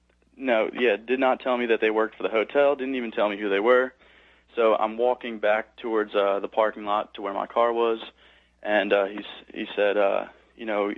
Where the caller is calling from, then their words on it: New Jersey, United States; I'm from New Jersey.